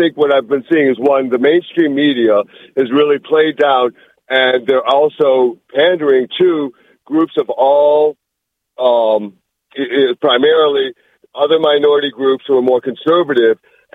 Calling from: Silver Spring, Maryland, United States; from Silver Spring.

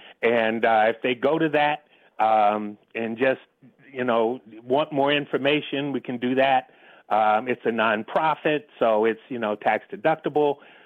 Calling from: Bowie, Maryland, United States; I'm in Bowie, Mitchellville here.

